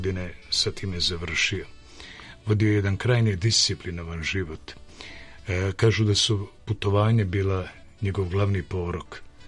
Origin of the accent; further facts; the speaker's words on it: Brodarevo, Šumadija and Western Serbia, Serbia; Ja sam nosio rakiju iz Brodareva, mog rodnog, ne znajući da će on doći.